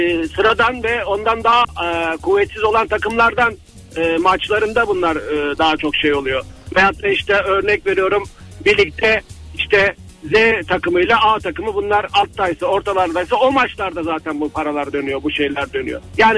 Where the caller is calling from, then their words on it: Esenler, Istanbul, Turkey; Ben İstanbul'dan … abi, Esenler'den.